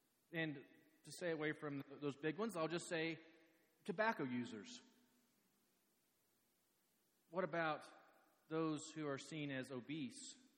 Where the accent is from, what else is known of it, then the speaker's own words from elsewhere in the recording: Oklahoma, United States; I mean, you know, Okie, I'm from Oklahoma, and I know that coming west, that there has been a negative response with that word.